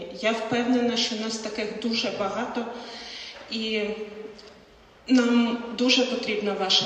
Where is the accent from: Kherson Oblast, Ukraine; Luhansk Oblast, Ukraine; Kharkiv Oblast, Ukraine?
Kharkiv Oblast, Ukraine; Kharkiv; now in Paderborn, Germany; я приїхала з Патерборну, тут звідси з Німеччини, сама я з Харкова.